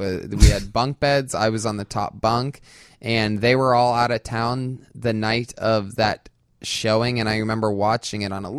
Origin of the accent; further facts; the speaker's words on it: Youngstown, Ohio, United States; But there's not a doubt in my mind that growing up in Youngstown and, you know, just being scared and it being dangerous and tough walks to and from school.